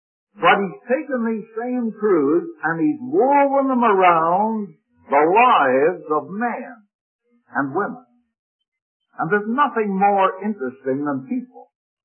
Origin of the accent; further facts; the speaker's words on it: Canada; I was raised in Canada. My father was also born there. He was born on a farm, not very far from where I was born, although I happened to be born in the city.